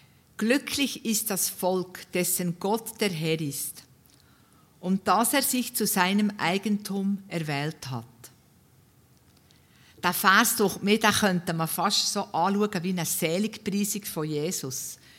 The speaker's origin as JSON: {"language": "German", "country": "Switzerland", "said": "Wir haben als Schweizer ja wirklich viel Grund zum Danken, dass wir so in einem wunderschönen Land leben dürfen, mit so vielen schönen Landschaften."}